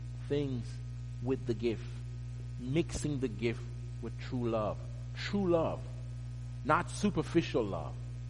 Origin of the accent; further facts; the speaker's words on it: Jamaica; I remember as a young man when I was growing up in Jamaica